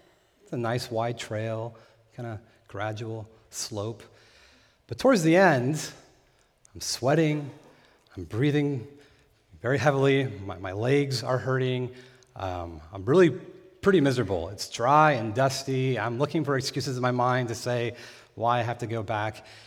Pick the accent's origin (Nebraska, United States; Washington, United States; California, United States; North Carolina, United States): California, United States; Tehachapi; I was visiting friends and family in my hometown of Tehachapi, California.